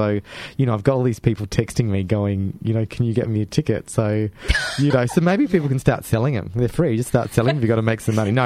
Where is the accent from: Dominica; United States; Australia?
Australia; Darwin, Northern Territory; And I'm from Darwin, so you know, it's the same. We have to move